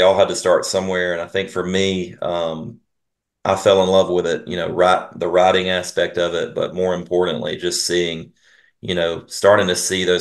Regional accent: Luverne, Alabama, United States; Well, I grew up in a small town in rural Alabama called Luverne, town of, maybe 2,000 folks, not many people there in the town.

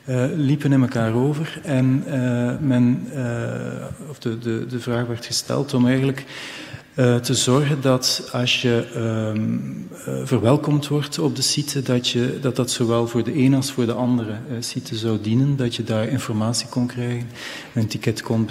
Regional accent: Bruges, Flanders, Belgium; Ik ben zelf Bruggeling en ik heb het ook altijd zo gevoeld.

